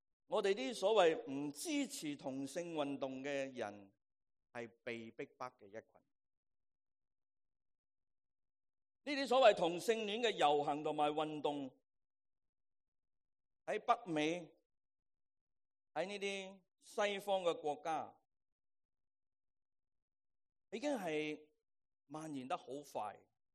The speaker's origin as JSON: {"language": "Chinese", "country": "Hong Kong", "lives_now": "United States", "said": "我们很多人来自香港，我们的原居地的香港"}